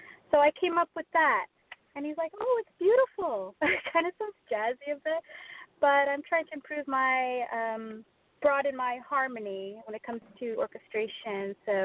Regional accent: Toronto, Ontario, Canada; No, I'm Canadian. I'm located in Toronto.

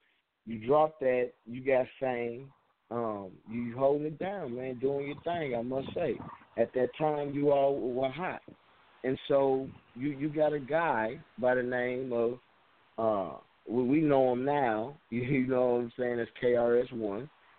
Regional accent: the South, United States; I'm from the South. All right, I'm from the South.

